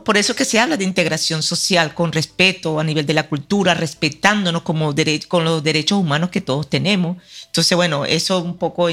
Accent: Venezuela; yo soy venezolana de padres colombianos, de migrantes colombianos, y nací en Venezuela.

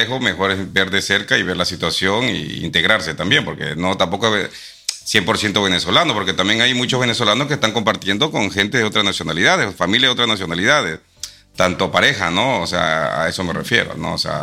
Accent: Ecuador; Yo que soy de Ecuador

